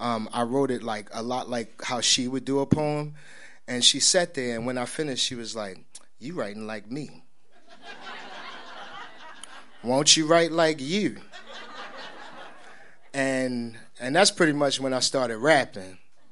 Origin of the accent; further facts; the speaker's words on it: Baltimore, Maryland, United States; also born or lived in New York; And I was born in New York. She moved to New York as a poet, you know, like artists do. My early memories of going to Greenwich Village and just being just surrounded by creativity. We moved to Baltimore.